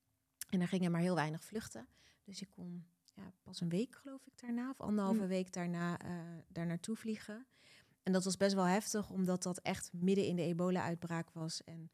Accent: Rotterdam, South Holland, Netherlands; Maar ja, ik kwam gewoon uit Rotterdam.

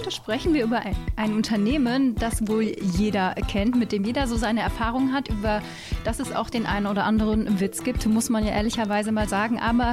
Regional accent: North Rhine-Westphalia, Germany; weil ich komme auch aus Ostwestfalen-Lippe.

